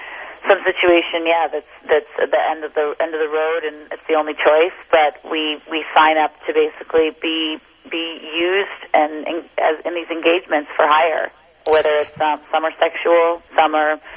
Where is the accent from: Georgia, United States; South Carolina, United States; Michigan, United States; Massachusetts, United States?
Massachusetts, United States; Boston; And I grew up in Boston.